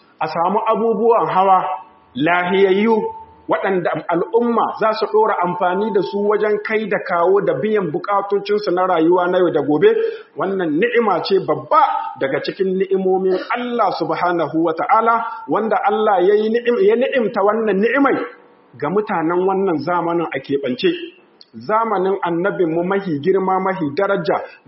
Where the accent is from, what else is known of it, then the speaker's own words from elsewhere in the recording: Niger; اللهم احفظ بلادنا النيجر